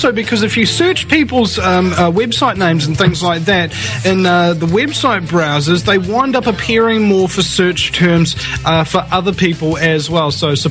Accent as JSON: {"language": "English", "country": "New Zealand"}